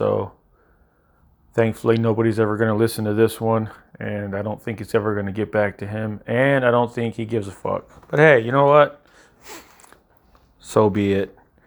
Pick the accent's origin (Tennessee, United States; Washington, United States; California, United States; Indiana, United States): Indiana, United States; Hammond; 44 years old, born and raised in Hammond for the most part. Had my stints of living in trailer parks in Gary. But besides that, Hammond's been predominantly where I've lived and worked my whole life.